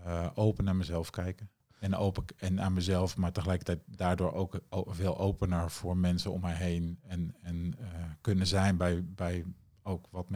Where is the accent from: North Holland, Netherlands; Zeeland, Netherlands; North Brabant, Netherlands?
North Holland, Netherlands; Amsterdam; Ik kom uit de Jordaan in Amsterdam. Dus ik heb een nuchtere Amsterdamse eigenwijsheid.